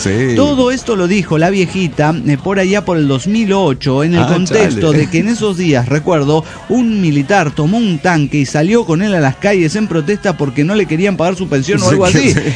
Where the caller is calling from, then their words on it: Mexico City, Mexico; del Distrito Federal Mexicano.